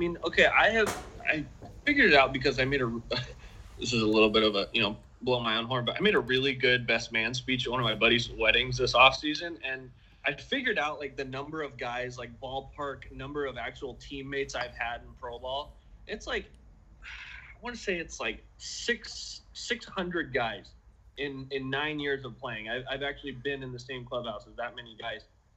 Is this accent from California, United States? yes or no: yes; Long Beach, California, United States; I'm from Long Beach.